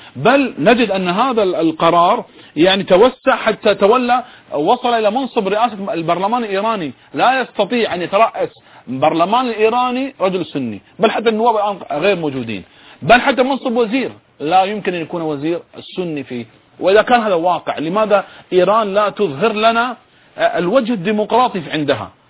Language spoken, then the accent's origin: Arabic; Bahrain; من حقي أنا كمواطن بحريني أن أعلق كما هو علق على الأحداث في البحرين